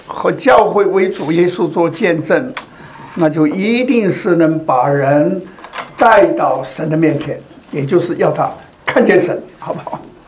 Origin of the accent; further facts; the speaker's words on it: Sichuan, China; 因为我也是四川人嘛，